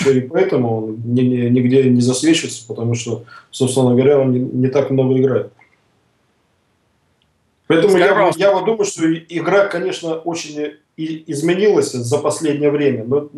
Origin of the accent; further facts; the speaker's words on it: Russia; И когда он узнал, что я из России